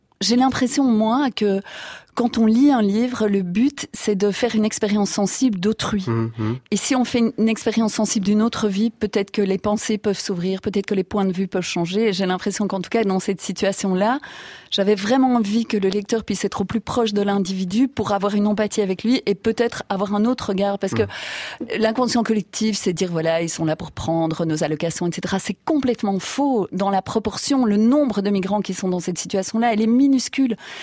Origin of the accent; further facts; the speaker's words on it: Belgium; moi je peux parler pour la Belgique, puisque je viens de Belgique